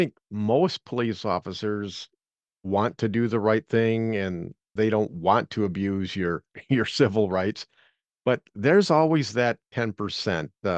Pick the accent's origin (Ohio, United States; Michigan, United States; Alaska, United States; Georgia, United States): Michigan, United States; I'm talking about your home state of Michigan now, my home state.